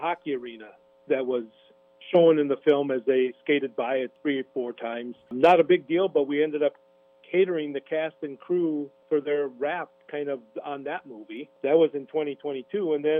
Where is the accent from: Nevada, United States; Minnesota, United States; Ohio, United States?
Minnesota, United States; Olivia; I grew up in Olivia, graduated from Olivia High School before it became Bold back in 1980.